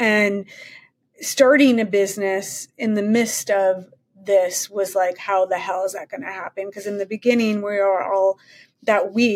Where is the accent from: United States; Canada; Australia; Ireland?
United States; Chicago, Illinois; now in New York, United States; designed all my friends' clothes growing up in Chicago, went to University of Wisconsin